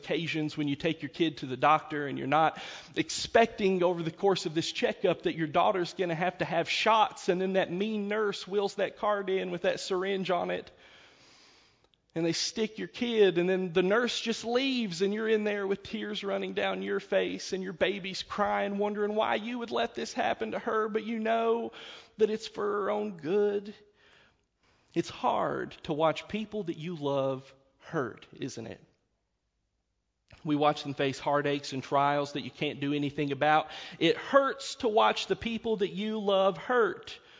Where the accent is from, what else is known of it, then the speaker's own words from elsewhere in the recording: Chilhowie, Virginia, United States; I grew up in Chilhowie, Virginia, a one red light town that is so small, there's no way to exaggerate to you the idea that everybody knows everybody.